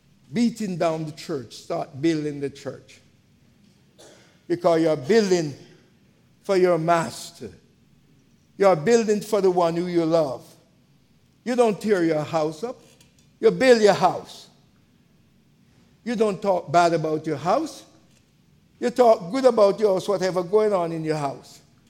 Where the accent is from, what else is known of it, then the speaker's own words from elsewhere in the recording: Jamaica; born there; You know, I'm, as you hear my accent, I was born in Jamaica.